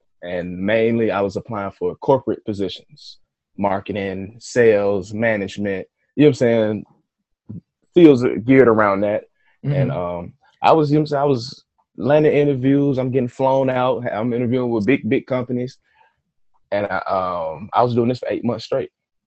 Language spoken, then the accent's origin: English; Atlanta, Georgia, United States; born and raised in Atlanta, Georgia.